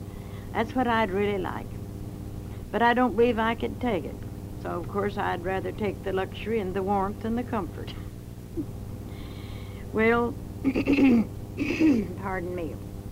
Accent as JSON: {"language": "English", "town": "Carthage", "region": "Missouri", "country": "United States", "tie": "born or raised there", "said": "I was born in Carthage, Missouri, and I learned to read in the Carthage Press."}